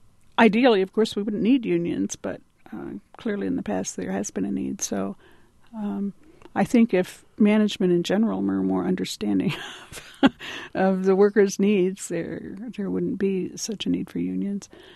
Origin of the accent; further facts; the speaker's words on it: Urbana, Illinois, United States; I was born in Urbana.